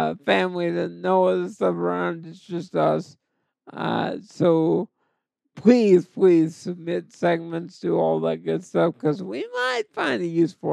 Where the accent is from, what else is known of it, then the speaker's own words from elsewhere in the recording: the South, United States; For both of us, because we're both from the South.